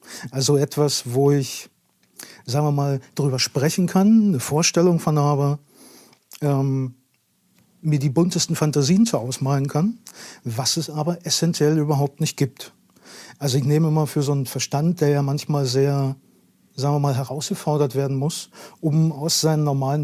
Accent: Berlin, Germany; now in Borne, Germany; Borne. Ist bei Bad Belzig, so südlich von Berlin. Ursprünglich bin ich Berliner, vielleicht hört man das an der Sprache dann so ein bisschen.

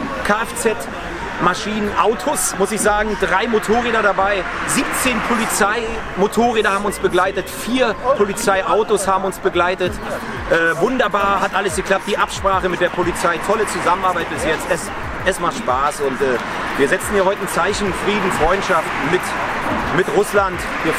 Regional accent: East Germany, Germany; was ich als Ostdeutscher ganz normal habe

